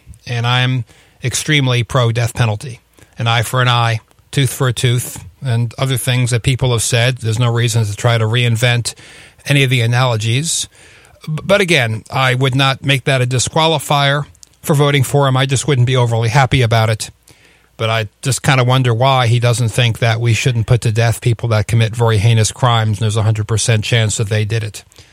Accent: United States; something that offends me as an American and as a member of the species Homo sapiens

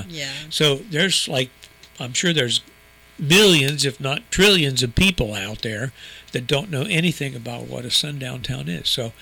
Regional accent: Ohio, United States; Because growing up in Southern Ohio, we didn't have that.

